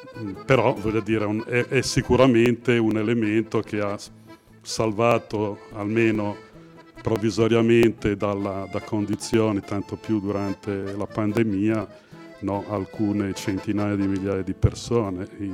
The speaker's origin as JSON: {"language": "Italian", "region": "Liguria", "country": "Italy", "said": "per chi non mi conosce, in molti ci conosciamo, sono della Val Polcevera, abito a Bolzaneto"}